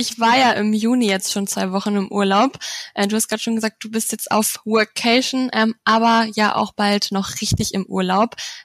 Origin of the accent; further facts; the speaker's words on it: Schleswig-Holstein, Germany; Wir kommen ja aus Schleswig-Holstein.